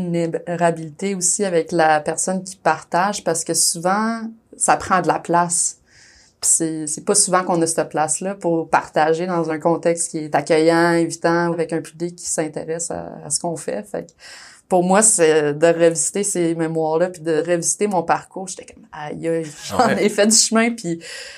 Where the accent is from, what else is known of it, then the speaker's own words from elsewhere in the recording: Quebec, Canada; moved away; Quand je suis partie du Québec en 2019, j'ai tout vendu mes affaires.